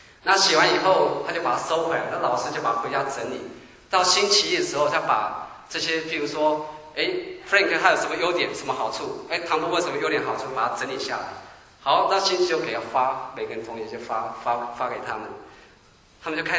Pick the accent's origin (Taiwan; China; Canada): China; 不像我们中国人常说爱之深责之切